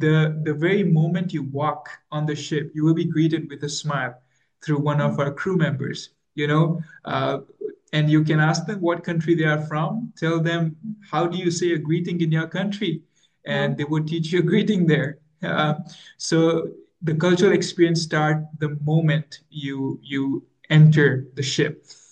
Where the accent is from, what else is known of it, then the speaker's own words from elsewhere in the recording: India; So it's really something special for me, being an Indian, to share this, that the ship ministry actually started to bring literature from Belgium to India.